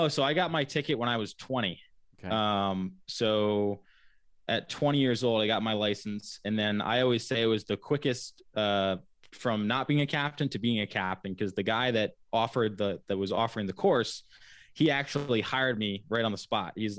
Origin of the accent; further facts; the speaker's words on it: Wickford, Rhode Island, United States; also born or lived in Laguna Beach / St. Augustine; Growing up, you know, I've been fortunate to grow up on Wickford Harbor, and you know, moved around. I was born in Laguna Beach, California